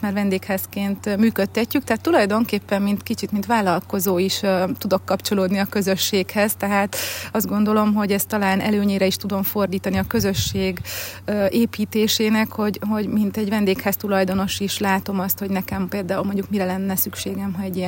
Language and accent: Hungarian; Besenyőtelek, Heves, Hungary; én falun nőttem fel, falusi lánynak vallom ma is magam, nagyon-nagyon közel el hozzám ez a stílus. Heves megyében, Besenyőtelken születtem, a szüleim ma is ott élnek. Aztán az élet a Balaton északi oldalára sodort bennünket a férjemmel